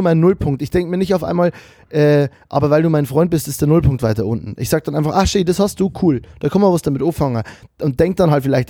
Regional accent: Bavaria, Germany; dass ich das jetzt so als Bayer hier so sage

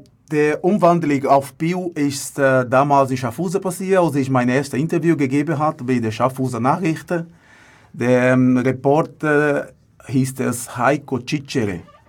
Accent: Brazil; German is a second language; now in Switzerland; kurz haben wir auch die Staatsbürgerschaft bekommen. Sind wir Schweizer Brasilianer. Da freue ich mich, bin stolz darauf.

